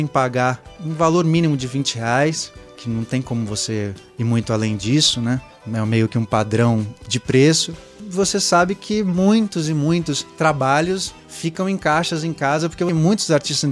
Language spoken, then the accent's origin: Portuguese; Santos, São Paulo, Brazil; now in São Paulo, Brazil; E eu sou santista, né? Uhum. Então eu cheguei em São Paulo, morei numa república, nos primeiros anos de São Paulo, morando em república com amigos.